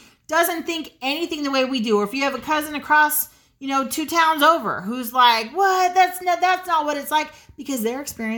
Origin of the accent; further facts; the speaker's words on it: United States; And yes, we are absolutely 100% American.